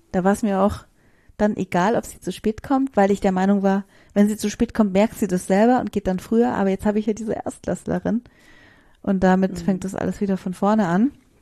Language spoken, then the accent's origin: German; Bavaria, Germany; wir sind ja aus Bayern, das heißt, bei uns ging jetzt erst die Schule